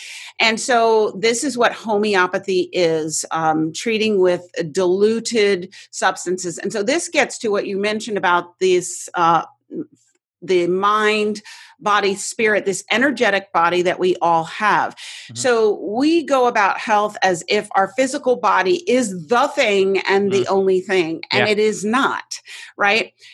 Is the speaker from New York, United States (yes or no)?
yes; New York City, New York, United States; You know, I grew up in New York City to a mother who was very unconventional.